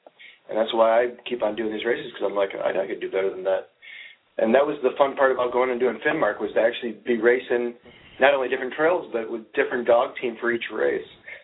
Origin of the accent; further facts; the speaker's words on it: Chattanooga, Tennessee, United States; born there; I was born in Chattanooga, and it's just something about the south that I love.